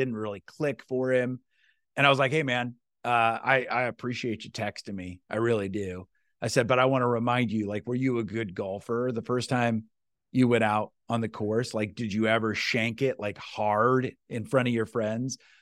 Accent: Iowa, United States; Like, I grew up in Iowa.

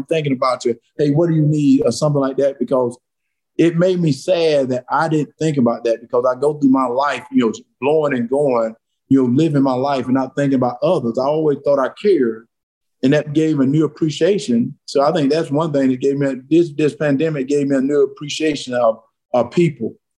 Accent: Georgia, United States; you know, I grew up in South Georgia. I went to church. I love my parents. I love God.

